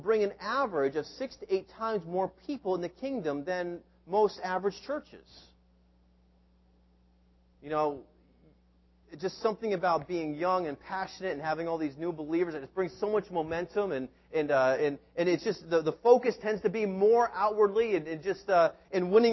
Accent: Storrs, Connecticut, United States; I'm actually originate from the Storrs area, and I went to the Willimantic Church

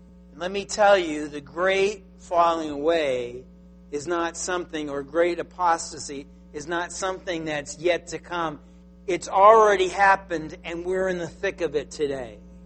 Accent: Massachusetts, United States; And so I looked at one in my hometown, and I didn't find that one. I found another one in another town in Massachusetts with the same name.

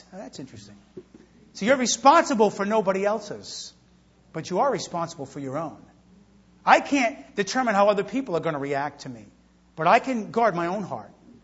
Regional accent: Rhode Island, United States; When I grew up in Rhode Island, and when my oldest boy was like, I don't know, a few months old

